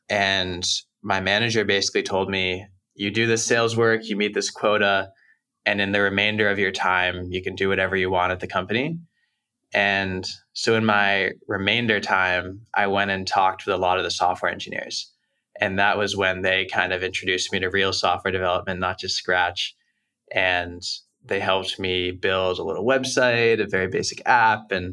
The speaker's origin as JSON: {"language": "English", "town": "Boston", "region": "Massachusetts", "country": "United States", "said": "Yeah, so for me, I'm from Boston."}